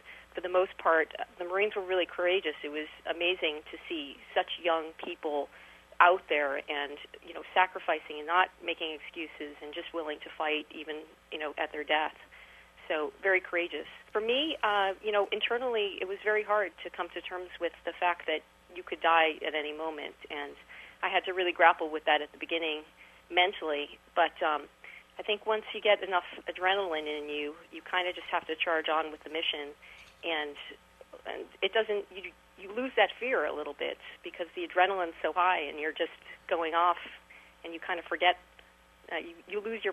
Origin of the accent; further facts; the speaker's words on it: Miami Beach, Florida, United States; also born or lived in New York; I didn't have any family members in the military. I grew up in Miami Beach in New York